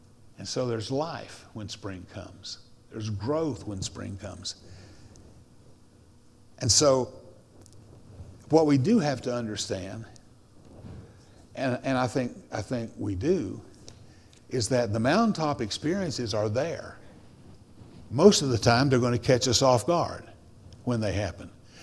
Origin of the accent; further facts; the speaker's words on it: Tennessee, United States; I grew up in East Tennessee, in the mountains, not really in the mountains, but surrounded by mountains. But we lived in the Holston Valley.